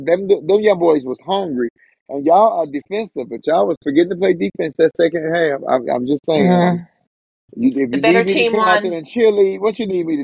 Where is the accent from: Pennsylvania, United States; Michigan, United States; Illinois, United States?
Illinois, United States; Chicago; I'm a Chicago fan. I'm from Chicago.